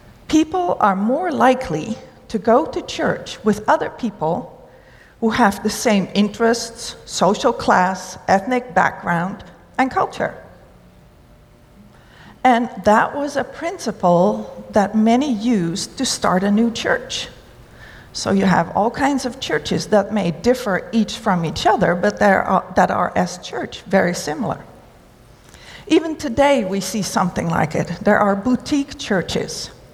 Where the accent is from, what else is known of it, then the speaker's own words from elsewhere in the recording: Netherlands; Well, I am from the Netherlands.